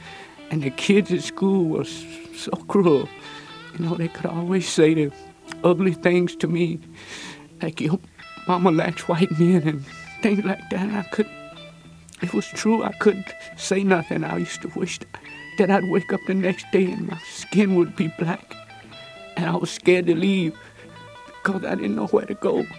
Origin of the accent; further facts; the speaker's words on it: Longview, Texas, United States; born there; So when I was born on February the 7th, 1930, Longview, Texas, raining and snowing, right behind the old jailhouse, Gregg County, Precinct Number 1, Hoot Garner was the sheriff.